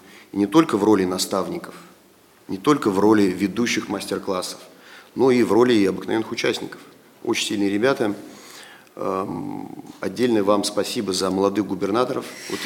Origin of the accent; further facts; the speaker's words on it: Saint Petersburg, Russia; now in Moscow, Russia; я родился, вырос в Ленинграде, в Санкт-Петербурге, сейчас живу и работаю в Москве